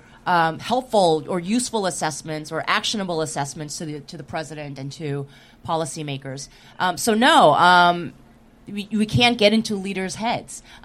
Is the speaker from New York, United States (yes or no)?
yes; New York, United States; I'm from New York, and I really wanted to do African-American history.